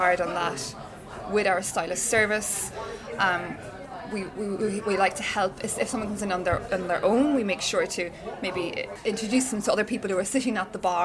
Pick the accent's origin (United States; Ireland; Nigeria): Ireland; but, you know, we're Irish, but we also, I think we can do that without alcohol as well.